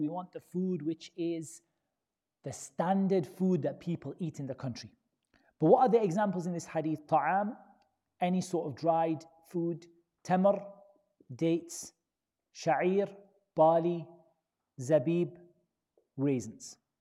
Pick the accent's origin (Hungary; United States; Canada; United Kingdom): United Kingdom; I'm English, right? But I'm Muslim, right?